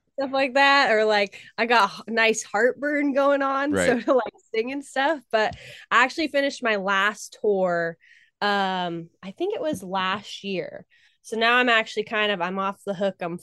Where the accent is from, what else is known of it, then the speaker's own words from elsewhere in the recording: Littleton, Colorado, United States; born there; I was born in Littleton.